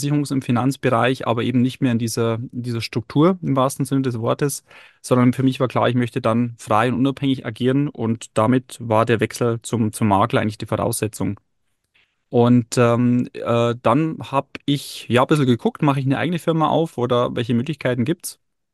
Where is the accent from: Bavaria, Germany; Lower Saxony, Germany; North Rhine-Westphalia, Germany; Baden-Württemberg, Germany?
Bavaria, Germany; mein Start war ja nicht in meiner alten Heimat in Bayern, sondern am Bodensee.